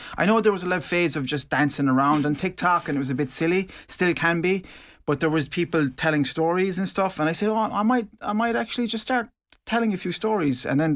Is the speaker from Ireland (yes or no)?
yes; Tralee, Munster, Ireland; also born or lived in Dublin; it's lovely to meet you, and thank you so much for bringing me in. I'm from Tralee originally. I'm not living in Tralee at the moment. I'm living outside of Tralee, but I was living in Dublin for the last 6 years.